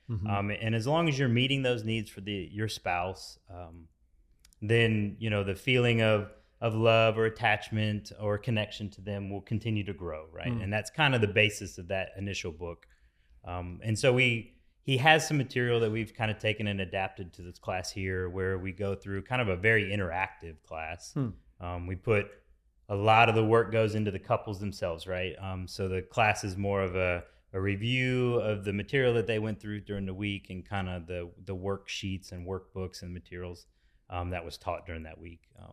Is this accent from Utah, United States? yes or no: no; Florida, United States; moved away as an adult; I'm originally from Florida, Panhandle, Florida. Moved to Texas with her, convinced her to move to Florida initially, but then, you know, had to eventually make its way back to Texas.